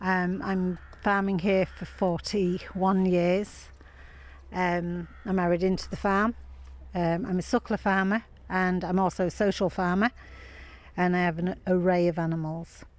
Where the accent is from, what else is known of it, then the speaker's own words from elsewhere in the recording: Yorkshire and the Humber, United Kingdom; moved away as an adult; now in Ireland; I'm not from a farming background, I'm from North Lincolnshire.